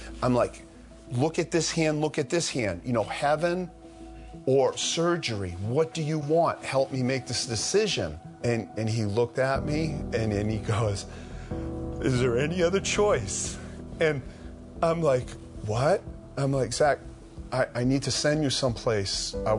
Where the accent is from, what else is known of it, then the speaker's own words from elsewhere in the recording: Loudon, New Hampshire, United States; I'm from Loudoun, New Hampshire, and this is my son